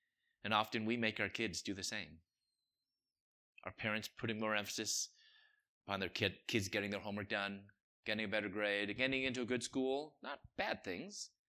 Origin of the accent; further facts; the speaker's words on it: Chicago, Illinois, United States; I'm originally from Chicago. I was going to dental school in Louisville.